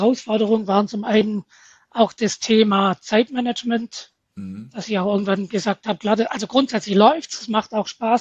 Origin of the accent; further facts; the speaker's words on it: Baden-Württemberg, Germany; Und als Schwabe lässt man sich das nicht oft sagen.